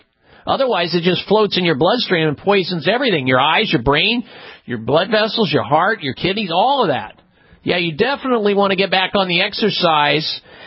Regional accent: Midwest, United States; I remember the days when I was growing up in the Midwest. That's what I ate.

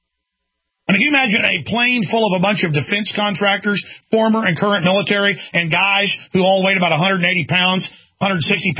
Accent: Dallas, Texas, United States; I grew up in Dallas.

